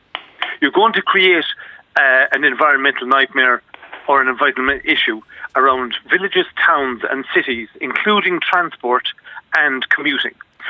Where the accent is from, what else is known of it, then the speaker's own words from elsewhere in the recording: Ireland; just as an Irish citizen.